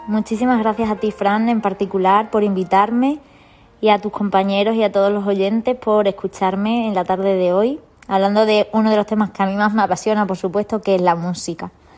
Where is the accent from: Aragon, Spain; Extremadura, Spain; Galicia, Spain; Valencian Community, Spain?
Extremadura, Spain; Campanario; la Semana Santa en mi tierra natal, en Extremadura, y en concreto en Campanario, mi pueblo se vive mucho.